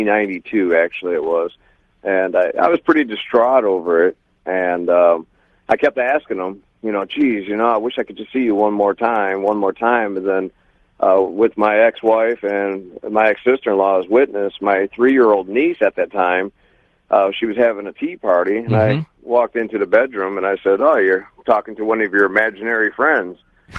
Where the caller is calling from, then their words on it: Nashville, Tennessee, United States; I'm calling from Nashville.